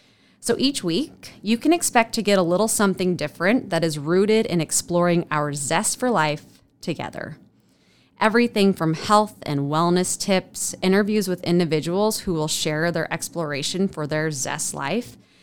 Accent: Spokane, Washington, United States; born there; I was born in Spokane, Washington.

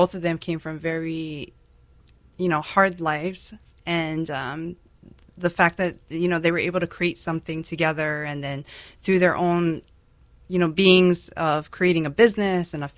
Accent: Hawaii, United States; I grew up on the east side of Oahu in the Wailea-Kahala area.

